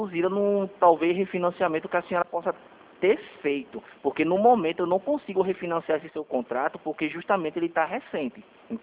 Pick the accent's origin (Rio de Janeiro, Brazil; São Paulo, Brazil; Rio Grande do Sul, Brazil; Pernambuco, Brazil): Pernambuco, Brazil; Recife; eu sou daqui de Recife.